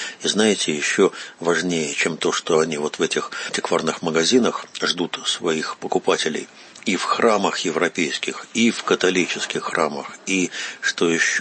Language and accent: Russian; Russia; узнает, вот, что я из России